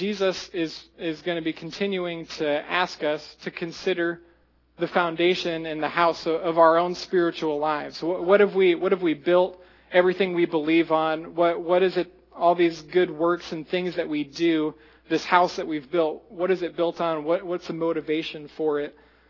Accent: Iowa, United States; I'm from Iowa

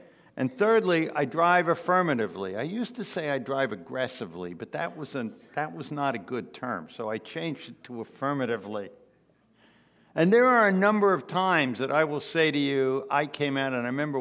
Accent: New Jersey, United States; Now, again, we're from North Jersey, Essex, Passaic counties.

